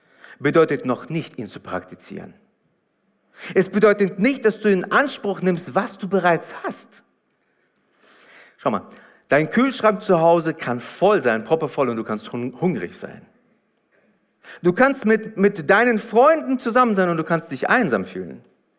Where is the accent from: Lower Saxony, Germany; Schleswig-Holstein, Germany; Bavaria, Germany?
Lower Saxony, Germany; Hanover; Ich komme halt aus Hannover, seht's mir nach.